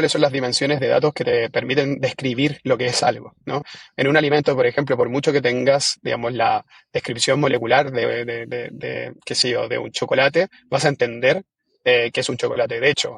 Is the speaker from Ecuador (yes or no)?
no; Chile; aquí con el Dani somos chilenos.